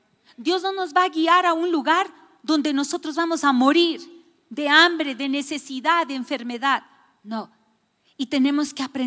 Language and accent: Spanish; Quito, Pichincha, Ecuador; Yo soy ecuatoriana. Yo amo mi país. Mi tierra. Muchos de ustedes no conocían Quito como era cuando yo era una niña